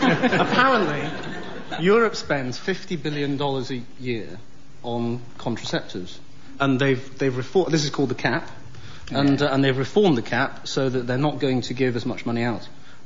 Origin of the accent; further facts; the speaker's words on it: Burnley, North West England, United Kingdom; in Blackburn, and I grew up in Burnley.